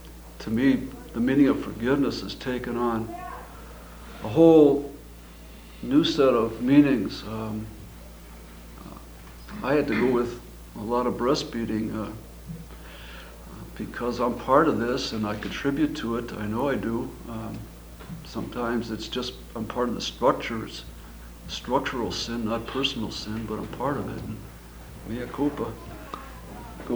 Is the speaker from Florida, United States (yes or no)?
no; Cleveland, Ohio, United States; I'm from Cleveland, Ohio, and spent most of my life there.